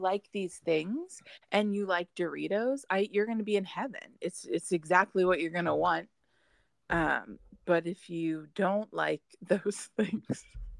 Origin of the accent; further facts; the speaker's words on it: Chicago, Illinois, United States; I'm from Chicago.